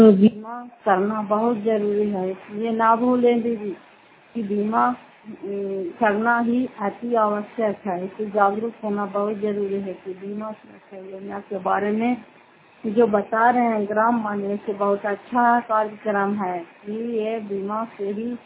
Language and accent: Hindi; Fatehpur, Bihar, India; घर फतेहपुर, पंचायत मकरौता, जिला नालंदा, किराया ब्लॉक की निवासी हूँ।